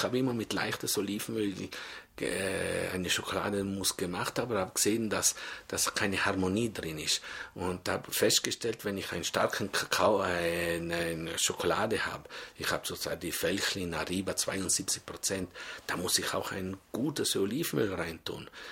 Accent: Trentino-Alto Adige, Italy; now in Switzerland

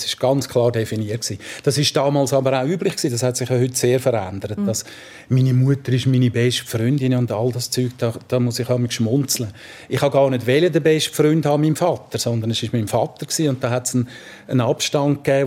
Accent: Zurich, Switzerland; aufgewachsen in Zürich-Albisrieden, also Stadtkreis 9, unter dem Uetliberg, das heisst sehr viel Natur in der Nähe. Albisrieden hat damals einen nahezu dörflichen Charakter gehabt, das hat mir auch sehr gut gefallen. Dann aber das Städtische war auch sehr nah, weil wir sind 20 Meter entfernt von der Tramschleife

